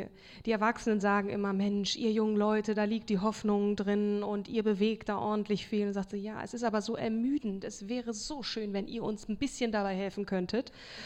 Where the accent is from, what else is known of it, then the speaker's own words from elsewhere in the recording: Hamburg, Germany; Wir kommen ja auch aus Hamburg, das ist ja auch voll okay.